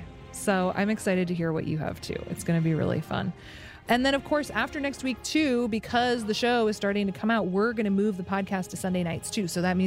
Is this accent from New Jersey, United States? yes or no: no; Alaska, United States; My like American geography is terrible because growing up in Alaska, everything is just small and to the south.